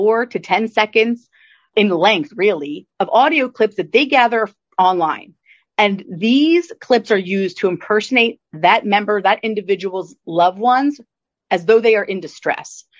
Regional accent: New Jersey, United States; I'm a New Jersey native. I was born and raised in South Jersey.

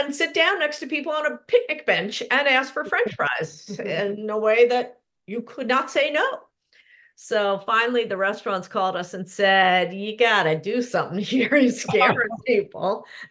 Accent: Port Washington, New York, United States; also born or lived in East Hampton; I'm from pretty much out here, Port Washington during the winter and East Hampton during the summer. We came out every summer and every weekend of my life. And then in 2001, my husband and my two children and I moved out here full time.

